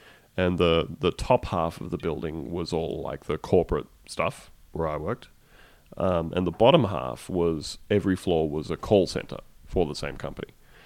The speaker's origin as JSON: {"language": "English", "town": "Canberra", "region": "Australian Capital Territory", "country": "Australia", "tie": "born or raised there", "moved": "as an adult", "lives_now": "Melbourne, Australia", "said": "I grew up in Canberra and I didn't move to Melbourne until I was, like, in my mid-20s."}